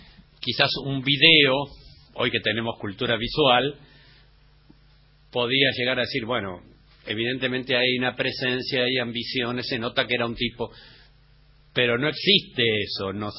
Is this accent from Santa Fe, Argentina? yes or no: no; Remedios de Escalada, Buenos Aires Province, Argentina; born there; Yo nací en Remedio de Escalada, fíjate, Fabio. Una localidad a 15 kilómetros de aquí, exactamente.